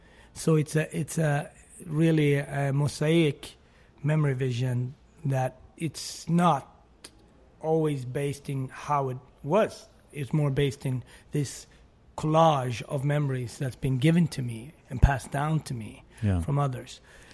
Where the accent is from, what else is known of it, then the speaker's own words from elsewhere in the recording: Sweden; That was normal to me, that my parents were white and my sisters and I, we were black or mixed